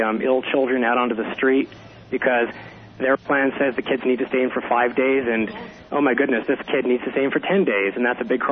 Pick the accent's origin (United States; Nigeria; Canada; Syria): Canada; I'm a dual citizen. I grew up in Canada.